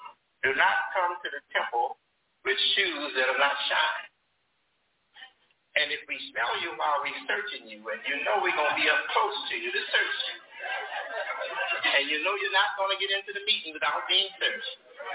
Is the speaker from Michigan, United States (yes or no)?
yes; Detroit, Michigan, United States; Yes, I was born in Detroit, and Detroit is my home. And my father was redeemed in Detroit.